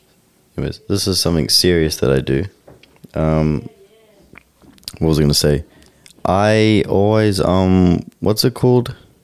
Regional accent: New Zealand; I'm from New Zealand, so that's 140 NZ.

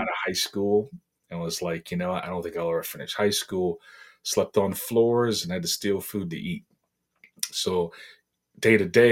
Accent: Boston, Massachusetts, United States; now in Southern Connecticut, United States; Live in Southern Connecticut, so I'm about 40 minutes from that New York border, although I'm from Boston, Massachusetts.

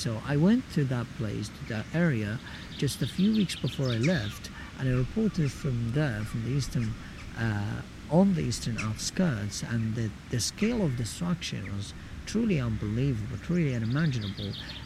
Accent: Deir el-Balah, Gaza Strip, Palestine; I was born in Deir el-Balah and raised in Deir el-Balah, and I never left Deir el-Balah in my life. So it's a tiny refugee camp of around 15 square kilometers.

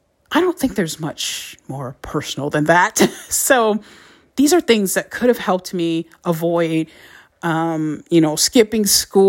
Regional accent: Detroit, Michigan, United States; So the area I grew up in Detroit, it was predominantly Black.

